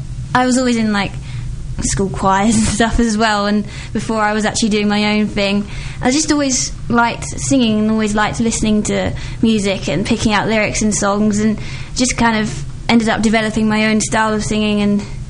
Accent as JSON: {"language": "English", "town": "Chelmsford", "region": "East of England", "country": "United Kingdom", "tie": "born or raised there", "said": "I'm from Chelmsford, so yeah. I've lived here all my life."}